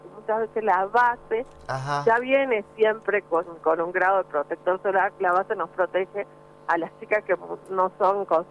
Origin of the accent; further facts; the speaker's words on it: Tartagal, Salta, Argentina; also born or lived in Tucumán; Sí, nací en Tucumán, pero desde los 4 años que vivo en Tartagal, me considero tartagalense.